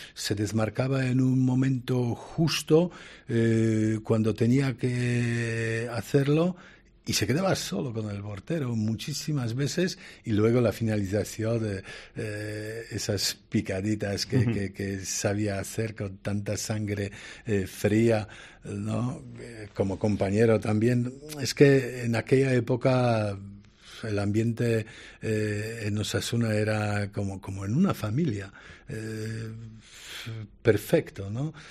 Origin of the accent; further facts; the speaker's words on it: Poland; Spanish is a second language; soy de Polonia, de un país católico